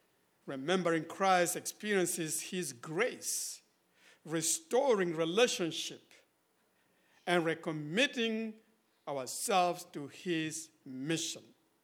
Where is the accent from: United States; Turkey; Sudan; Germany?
Sudan; English is a second language; moved away; in 1994, I just completed my high school in 1993 in my home country, Sudan, before it is split into two countries.